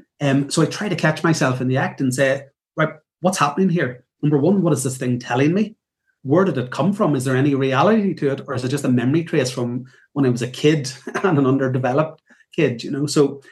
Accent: Northern Ireland, United Kingdom; I come from Northern Ireland

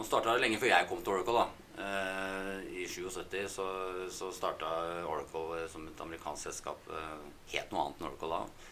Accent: Nesodden, Akershus, Norway; jeg vokste opp på Nesodden, da, det betyr at jeg kom dit når jeg var 5 år. Så jeg har på en måte vært der siden det. Så ja. Gått all skolegang egentlig, opp til videregående på Nesodden.

